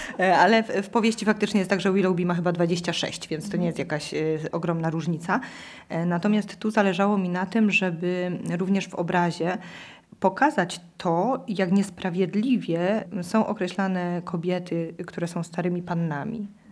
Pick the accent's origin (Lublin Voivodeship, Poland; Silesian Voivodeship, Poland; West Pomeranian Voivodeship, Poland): Silesian Voivodeship, Poland; Ja pochodzę ze Śląska, więc widywałam go z poziomu widowni.